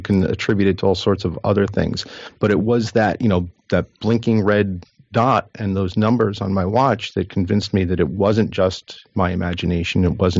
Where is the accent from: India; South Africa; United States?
United States; New Jersey; I was in the office and preparing to go visit my daughter who lives in Georgia. I'm from New Jersey. So it was going to be an 800-mile drive